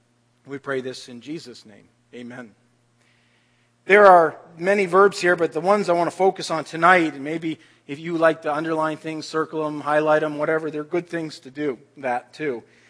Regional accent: Maine, United States; now in Canada; But I'll tell you, I come from Maine, and I agree with that.

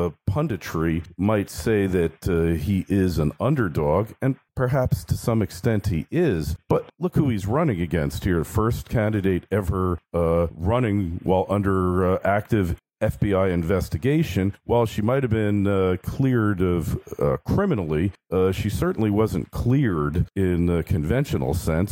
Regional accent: New York, United States; now in Florida, United States; place I know quite well, being a New Yorker, former New Yorker, proudly, now live in the Sunshine State.

